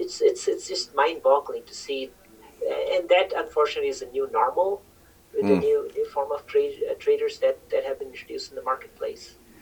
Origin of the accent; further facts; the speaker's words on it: India; I grew up in India and in a very small town, and there were not many ways to get out of the town and get some education.